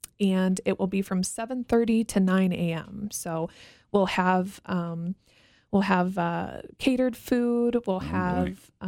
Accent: Rockford, Illinois, United States; So I am actually from the Rockford area.

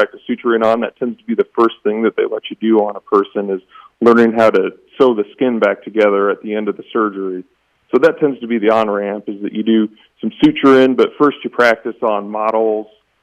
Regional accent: Illinois, United States; They saw that I was from Central Illinois and knew that I was interested in staying in the area eventually.

